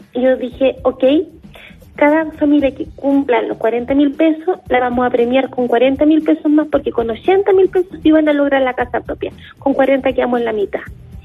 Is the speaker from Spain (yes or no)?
no; Temuco, Araucanía, Chile; Yo soy de Temuco también. Mi papá es mapuche y la otra mitad es una señora e hija, mi mamá e hija de dos personas, primas hermanas